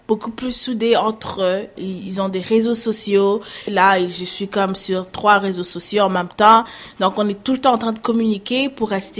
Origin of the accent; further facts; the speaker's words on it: Burundi; now in United States; quand même je viens du Burundi et je sais ce que c'est de ne pas consommer tout le temps.